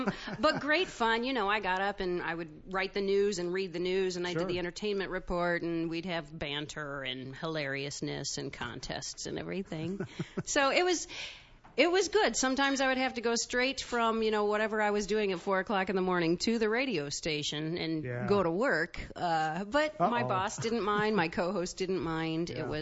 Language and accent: English; Peoria, Illinois, United States; I grew up in Illinois, in Peoria, and went to college and school there, and then moved to Chicago.